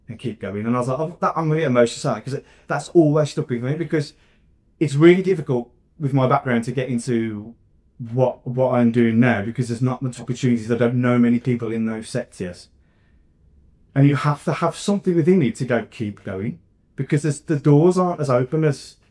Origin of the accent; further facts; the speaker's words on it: Walsall, West Midlands, United Kingdom; now in Birmingham, United Kingdom; You know, I'm not from Birmingham, I'm from Walsall, and Walsall Wood. It's like a coal mining region, a mining town. And I am like an adopted grummy. I moved here in 20.